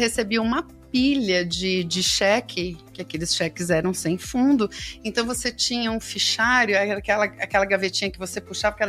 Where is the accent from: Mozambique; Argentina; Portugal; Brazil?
Brazil; São Paulo; Só que como eu sou do Cambuci, aí a saudade falou mais forte. Aí eu acabei saindo de lá e voltando pro bairro mesmo.